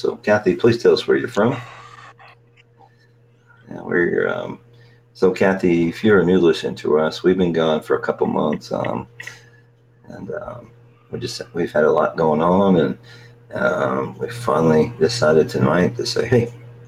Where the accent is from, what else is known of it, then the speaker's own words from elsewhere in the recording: Nashville, Tennessee, United States; We are from Middle Tennessee, Nashville, Tennessee.